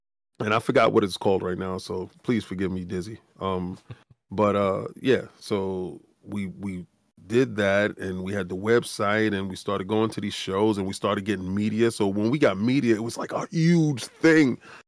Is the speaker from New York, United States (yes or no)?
yes; Bronx, New York, United States; we come from the South Bronx. And it's worse now, if you can believe it. But it was very bad then. And I come from the worst side, right?